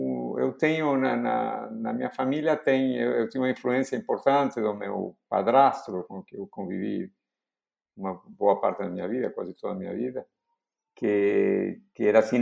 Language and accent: Portuguese; Argentina; Portuguese is a second language; moved away as an adult; eu nasci na Argentina e eu vivi na Argentina até os 25 anos. Isso quer dizer que eu saí de lá nos anos 70, em 77. Desculpa, em 75 saí a primeira vez.